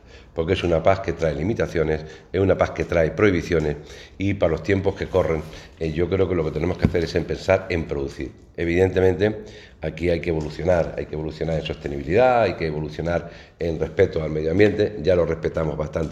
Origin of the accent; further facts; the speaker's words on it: Castilla-La Mancha, Spain; ahora mismo en mi tierra, en Castilla-La Mancha